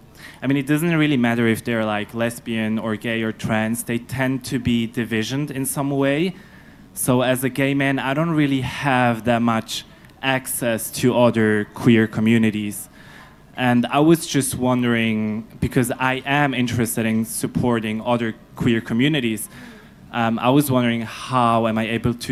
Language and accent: English; Switzerland; because I'm from Switzerland